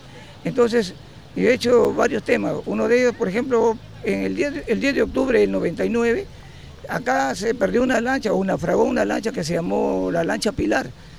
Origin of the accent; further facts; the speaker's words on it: Paita, Piura, Peru; me vine a radicar nuevamente a Paita, dejé Piura porque allá he vivido casi 28 años. He seguido componiendo a través de los años, hoy cuento con 60 años